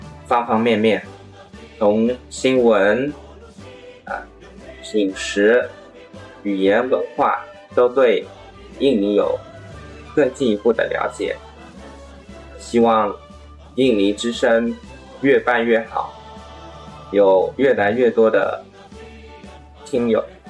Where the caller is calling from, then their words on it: Cambodia; 大家好，我是柬埔寨的